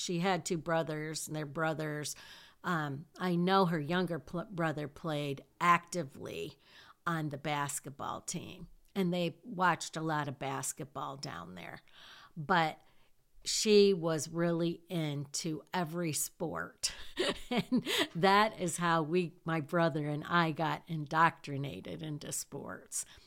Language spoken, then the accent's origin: English; Hillsdale, Michigan, United States; But when I was growing up in Hillsdale, our high school team actually won the football state championship for Conference B.